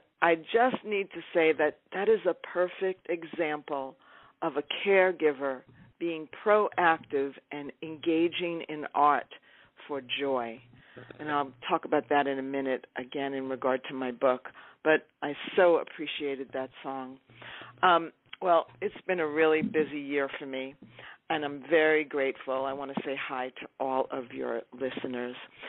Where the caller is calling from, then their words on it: Topanga, California, United States; I'm calling from Topanga, California.